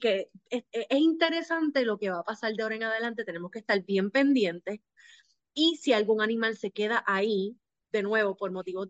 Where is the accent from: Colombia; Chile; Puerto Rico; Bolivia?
Puerto Rico; San Juan; soy del área de San Juan